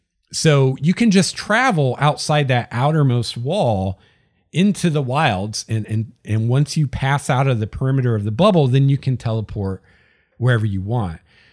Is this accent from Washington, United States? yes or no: yes; Bellingham, Washington, United States; I ran a very short series of adventures here in my hometown of Bellingham for some players.